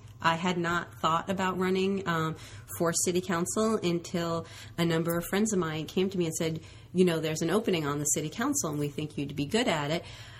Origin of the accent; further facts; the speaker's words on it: Brooklyn, New York, United States; also born or lived in Washington, D.C.; First I grew up in Brooklyn, New York.